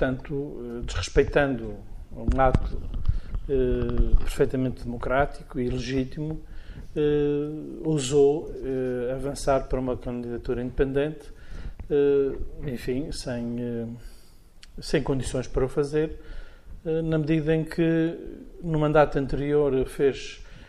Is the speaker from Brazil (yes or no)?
no; Azores, Portugal; now in Porto, Portugal; eu sou, não sou natural do Porto, sou açoriano. Por razões matrimoniais, vim até ao Porto e assentei a Riages na freguesia de Santo Ildefonso.